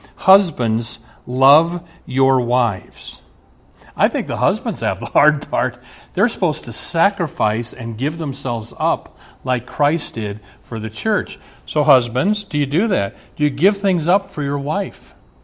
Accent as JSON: {"language": "English", "town": "Omaha", "region": "Nebraska", "country": "United States", "tie": "born or raised there", "said": "I was raised in Omaha. My dad was Catholic. My mom was Lutheran."}